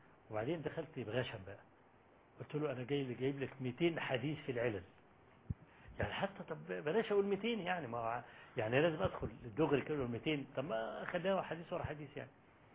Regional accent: Egypt; أنا جاي من مصر مخصوص وأنا طالب علم فقير،

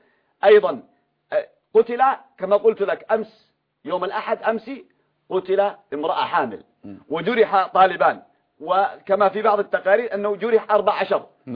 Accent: Yemen; نحن عندنا في اليمن

